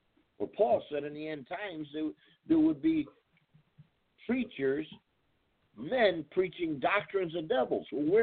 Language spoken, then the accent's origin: English; California, United States; I'm from California.